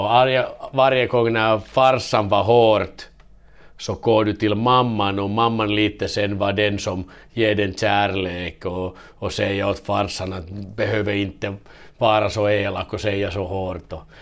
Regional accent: Vaasa, Ostrobothnia, Finland; moved away; Så när jag var ung i Vasa, vi hade bra kultur, bollsportkultur.

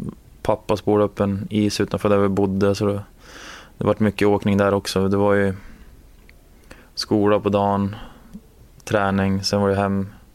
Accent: Gävle, Gävleborg County, Sweden; men hemma i Gävle när det var minus 15-20 grader.

